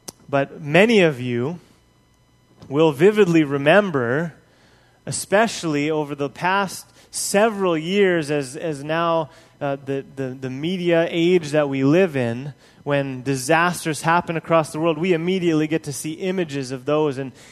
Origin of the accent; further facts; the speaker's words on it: Papua New Guinea; Growing up in Papua New Guinea, it's just all the time earthquakes.